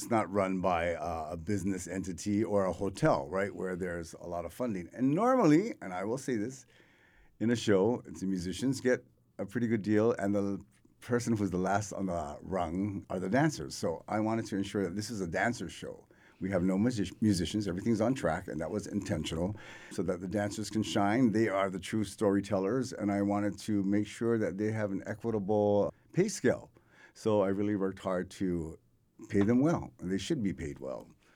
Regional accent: Hawaii, United States; But we really, foundationally, I feel that we are Hawaiian, and it grows from that place.

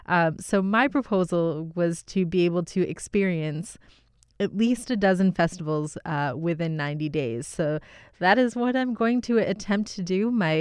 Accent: Kolkata, West Bengal, India; born there; Where I was born in Kolkata is very different than Mumbai or Delhi or Goa.

